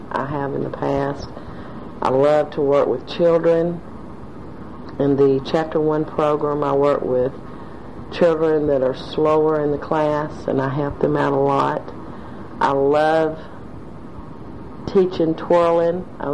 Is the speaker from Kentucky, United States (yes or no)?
no; Anniston, Alabama, United States; born there; I was born in Calhoun County, Anniston, Alabama, on August the 10th, 1950.